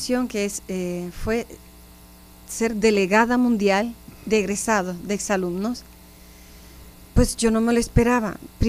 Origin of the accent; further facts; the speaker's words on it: Orocovis, Puerto Rico; me envían a Puerto Rico, a mi tierra, a Orocovis. Ahí estuve 8 meses